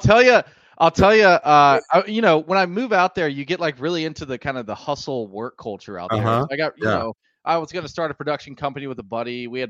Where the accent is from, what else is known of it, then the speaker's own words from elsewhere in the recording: Nashville, Tennessee, United States; I grew up in Nashville, Tennessee.